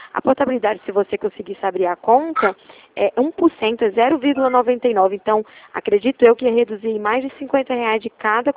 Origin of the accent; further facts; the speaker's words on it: Ribeirão Preto, São Paulo, Brazil; Eu sou aqui de Ribeirão Preto.